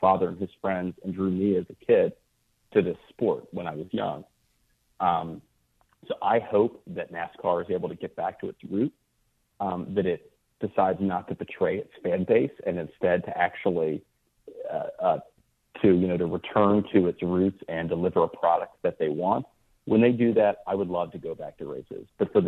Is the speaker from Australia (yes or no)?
no; Concord, North Carolina, United States; I grew up in Concord, North Carolina, which is the town next over from where Dale Earnhardt Sr. was born and raised, and so it was just kind of in the air we breathed.